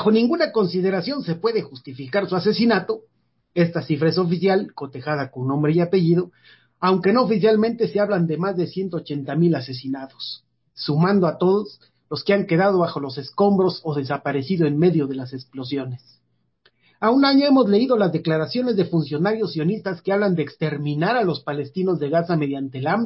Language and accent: Spanish; Mexico; Vean que como mexicanos y ante la crisis del capitalismo norteamericano somos los siguientes en ser despojados